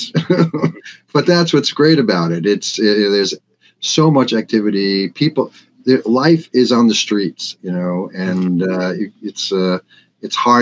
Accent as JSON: {"language": "English", "region": "New York", "country": "United States", "tie": "born or raised there", "said": "I grew up on Long Island outside of Manhattan. We were there in there a lot as a kid, you know, but it was too much for me."}